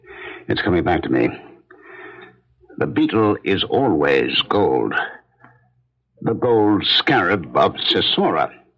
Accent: Terre Haute, Indiana, United States; born there; I was born in Terre Haute, so was my father.

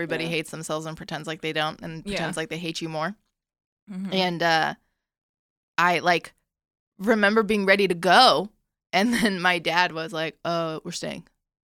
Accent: Sacramento, California, United States; born there; I was born here. I was born in Sacramento, California. U.S. citizen.

